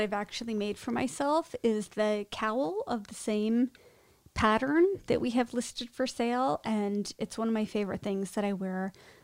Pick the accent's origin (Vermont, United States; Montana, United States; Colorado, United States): Vermont, United States; Burlington; we grew up right outside of Burlington. This was our home area, and a lot of things don't happen there